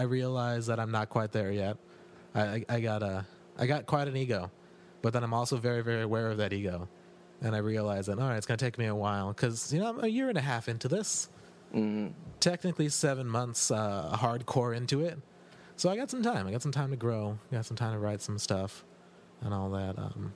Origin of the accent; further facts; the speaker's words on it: Los Angeles, California, United States; I grew up in East L.A., but I don't speak Spanish. I don't relate to a lot of things that are going on in East L.A.